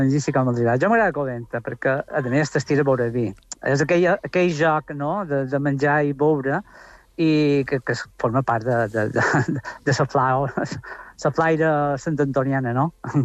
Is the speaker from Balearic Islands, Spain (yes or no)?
yes; Sa Pobla, Balearic Islands, Spain; aquestes festes són ancestrals i mos identifiquen com a poblers, com a mallorquins.